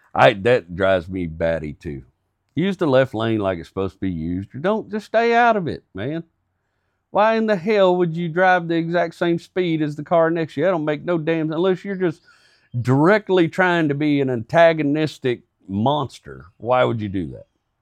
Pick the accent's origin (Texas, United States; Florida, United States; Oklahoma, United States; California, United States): Texas, United States; And so I was raised in Texas, you know, we got a lot of rednecks, and I was raised by hillbillies, people that come from the hills and that have those speech patterns.